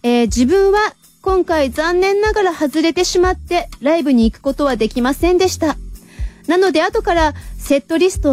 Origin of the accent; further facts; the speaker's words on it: Hiroshima, Japan; 我が広島県人の誇りです。